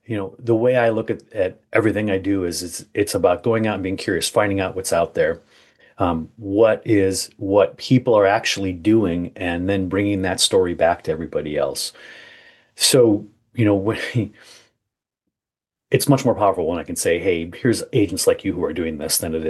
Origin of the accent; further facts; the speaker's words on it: Milwaukee, Wisconsin, United States; It's a twisted road. So I grew up in Milwaukee, Wisconsin.